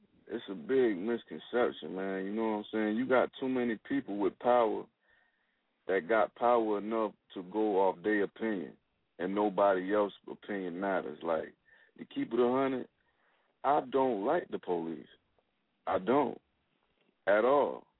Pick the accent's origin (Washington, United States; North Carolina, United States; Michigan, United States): North Carolina, United States; Wilmington; You know, I'm an artist from Wilmington, North Carolina.